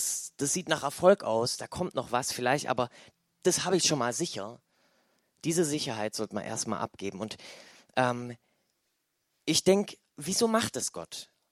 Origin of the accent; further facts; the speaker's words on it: Baden-Württemberg, Germany; Mein Bestes ist mein Geld natürlich als Schwabe